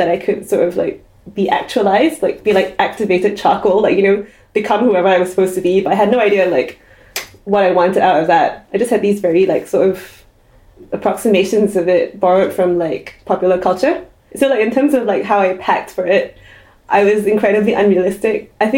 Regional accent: Singapore; moved away as an adult; now in United Kingdom; I moved from Singapore to the UK 11 years ago. The world was a different place then. I went to Warwick University and I did law.

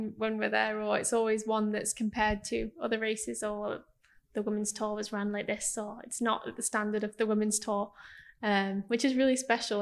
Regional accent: United Kingdom; not just as a British rider, obviously I'm biased

